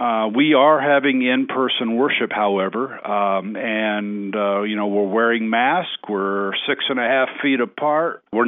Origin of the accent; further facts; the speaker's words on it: Alabama, United States; now in Montana, United States; But, you know, I grew up in Alabama, and there's that thing called Southern hospitality in Alabama.